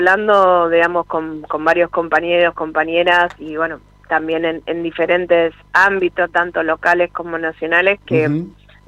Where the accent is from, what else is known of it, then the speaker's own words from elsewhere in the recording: Argentina; como ciudadanos argentinos y argentinas